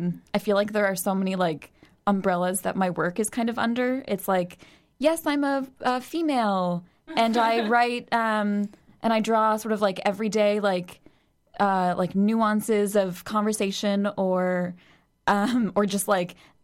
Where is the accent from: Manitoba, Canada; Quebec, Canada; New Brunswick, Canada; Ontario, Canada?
New Brunswick, Canada; first language French; I'm from Canada, and I'm from a province that's bilingual. So I grew up speaking French and English.